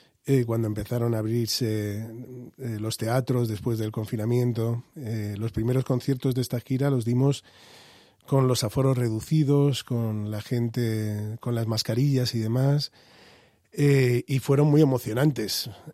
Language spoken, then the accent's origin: Spanish; Madrid, Community of Madrid, Spain; yo soy de Madrid, me he criado en Vallecas, y mis primeros afectos, o gran parte de mis afectos están aquí, ¿no?, y gran parte de mi familia.